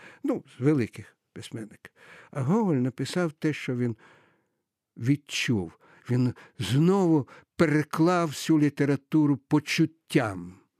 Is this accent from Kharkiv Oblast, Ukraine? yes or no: no; Kyiv, Ukraine; now in Jerusalem, Israel; Я, як киянин, який тут народився, хочу вам сказати, що в світі для мене існує тільки два міста. Те Єрусалим, в якому я живу, який я добре знаю, і Київ.